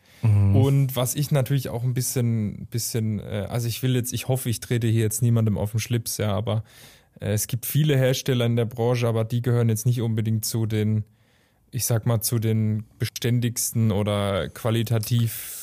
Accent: Hesse, Germany; Also ich bin selber im Odenwald aufgewachsen, wo viel Hügel auch waren, sage ich jetzt mal.

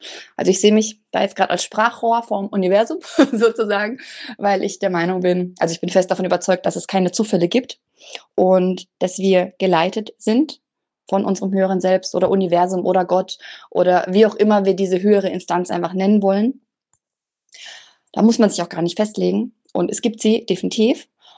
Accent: Southern Germany, Germany; Ich komme aus Süddeutschland, bin verheiratet, habe zwei kleine Kinder

